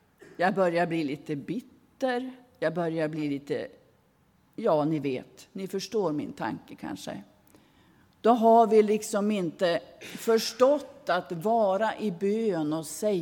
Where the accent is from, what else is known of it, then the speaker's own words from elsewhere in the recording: Västerbotten County, Sweden; Nu har jag varit hemma i Västerbotten förra veckan.